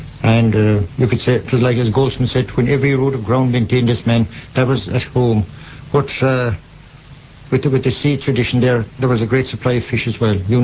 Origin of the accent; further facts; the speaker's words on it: Villainshiden, Munster, Ireland; born there; I was born in Villainshiden on the south shore of Dingle Bay in a small home there to … born in 1937. I was the fifth in a family.